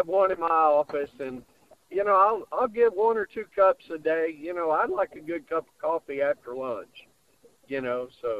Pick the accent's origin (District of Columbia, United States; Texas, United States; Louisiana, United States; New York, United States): Louisiana, United States; I grew up in Louisiana, so, you know, I got to stick to the old community coffee, you know.